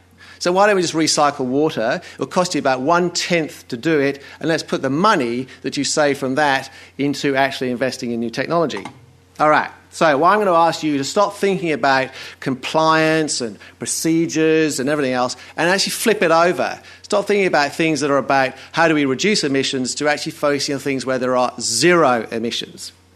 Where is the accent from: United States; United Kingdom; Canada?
United Kingdom; England; now in Australia; As an Englishman coming to this country, please recycle your water. Australia is the driest continent in the world.